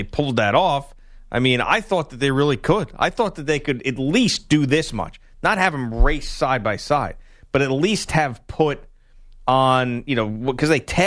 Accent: New York City, New York, United States; Yo, I grew up in the Bronx. I don't care about no shark.

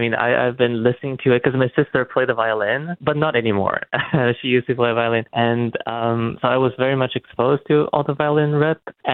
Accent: Toronto, Ontario, Canada; born there; I was born in Toronto. So I'm basically, making my debut a couple blocks away from my home.

